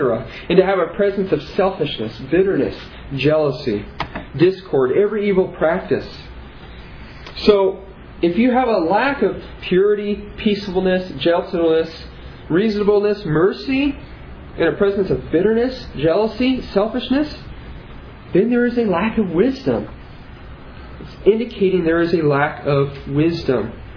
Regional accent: Nebraska, United States; I came from Nebraska. I should know this. I see cattle on a thousand hills all the time.

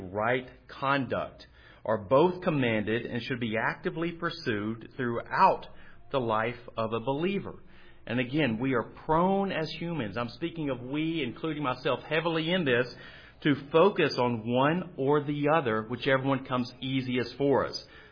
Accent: Arkansas, United States; when I grew up in Arkansas, we would see lightning bugs, you know, that would appear.

